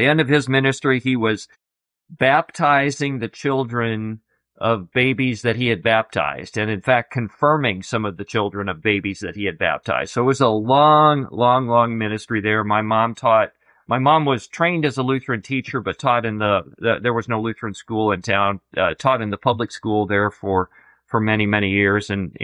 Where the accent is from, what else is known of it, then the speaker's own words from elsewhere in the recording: Clearwater, Nebraska, United States; Yeah, I grew up in a little town in northeastern Nebraska. The name of the town is Clearwater, Nebraska.